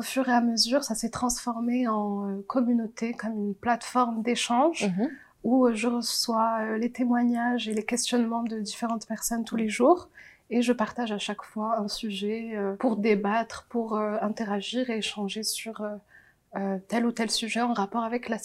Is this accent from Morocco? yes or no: yes; Morocco; moved away as an adult; J'ai grandi au Maroc.